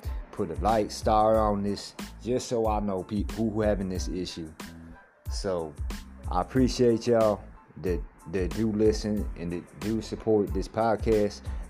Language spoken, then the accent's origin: English; Michigan, United States; Like, there ain't even a speed limit, at least where I'm at, where I'm from. I'm from Michigan, but there ain't even a goddamn speed limit, bro.